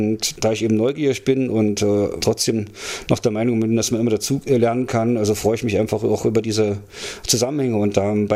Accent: East Germany, Germany; alles, was man als Ossi sich anschauen wollte

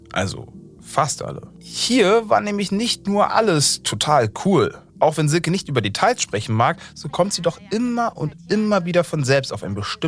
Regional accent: East Germany, Germany; Ich kenne aus meiner Jugend im Osten auch so ein paar Orte.

